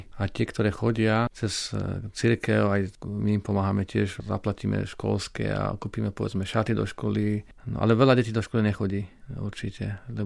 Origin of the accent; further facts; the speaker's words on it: Čadca, Žilina Region, Slovakia; pochádzam zo Slovenska, z Čadce